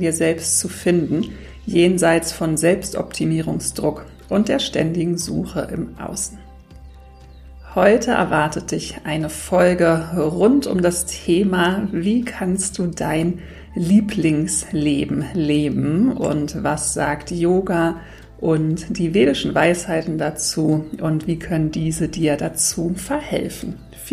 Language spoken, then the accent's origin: German; Berlin, Germany; konnte dann mit meinem Fahrrad mal wieder durch Berlin flitzen, meine Heimatstadt.